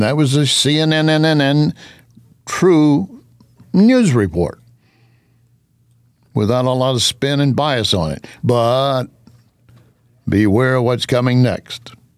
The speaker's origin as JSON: {"language": "English", "region": "Texas", "country": "United States", "tie": "born or raised there", "said": "I told you I grew up in West Texas."}